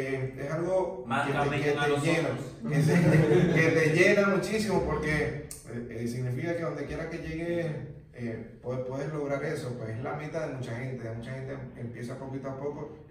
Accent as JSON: {"language": "Spanish", "town": "Cumaná", "region": "Sucre", "country": "Venezuela", "moved": "yes", "said": "como inmigrante, cuando salí de Venezuela, para los que no saben, yo soy de Cumaná, donde están las playas, playas riquísimas"}